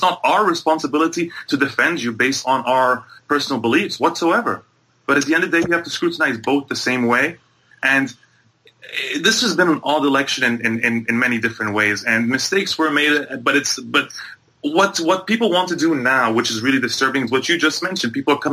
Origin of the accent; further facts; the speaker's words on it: Egypt; growing up in Egypt under an oppressive regime that also had a fascination with history